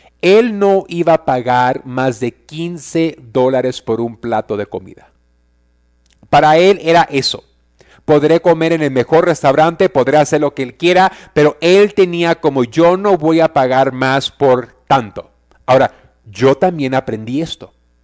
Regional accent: Mexico; Y como buen mexicano, cuando nos ponemos a dieta

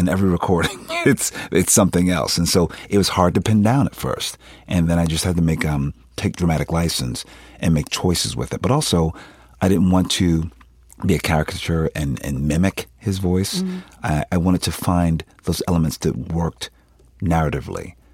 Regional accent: Philadelphia, Pennsylvania, United States; I'm from Philadelphia. We don't sound like that.

